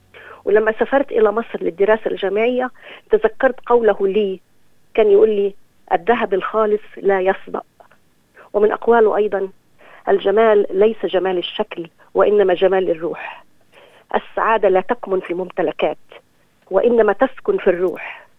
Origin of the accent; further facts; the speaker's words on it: Gaza, Gaza Strip, Palestine; ولدت ونشأت في غزة فلسطين لأبوين من أصل فلسطيني هاجروا من يافا إلى غزة عام 48، من عائلة متوسطة الحال لكن يغمرها الكثير من الحب.